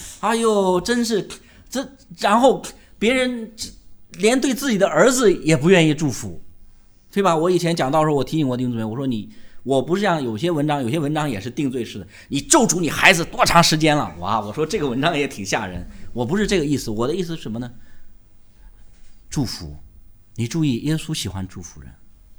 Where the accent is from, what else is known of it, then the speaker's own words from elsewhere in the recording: China; 我们中国人这方面，因为原来这个人际关系太冷淡